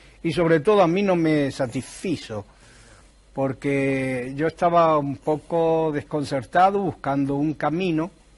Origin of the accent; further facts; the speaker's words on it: Granada, Andalusia, Spain; Yo me crié en Granada, viví durante unos años en el Albaicín, en uno de aquellos cármenes del Albaicín.